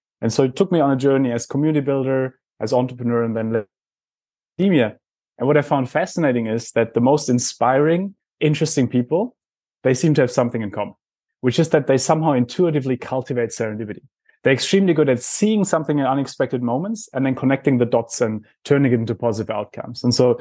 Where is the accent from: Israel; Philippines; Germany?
Germany; Heidelberg, Baden-Württemberg; Well, I grew up in Heidelberg and I used to be that rebellious teenager.